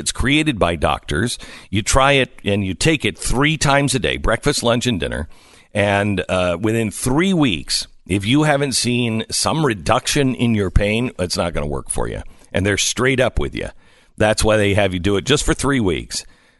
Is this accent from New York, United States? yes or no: no; Texas, United States; You have no idea. I'm coming from Texas. You have no idea what I even mean about that.